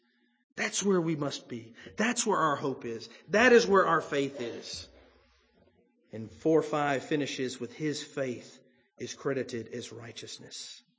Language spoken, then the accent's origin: English; the South, United States; Now, once again, I come from the South. This is very prevalent.